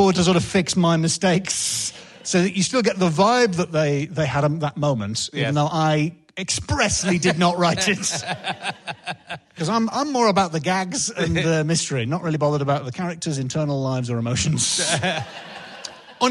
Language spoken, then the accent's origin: English; England, United Kingdom; I'm quite an emotionally repressed... English northern man. I'm half Scottish